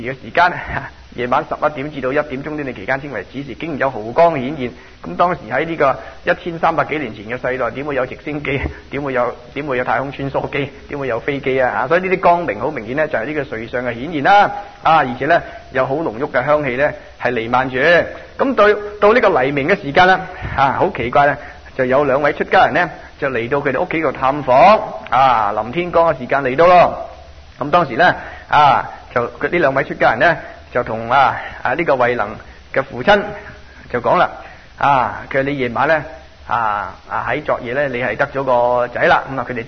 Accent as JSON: {"language": "Cantonese", "region": "Guangdong", "country": "China", "said": "所以变成我们作为广东人呢"}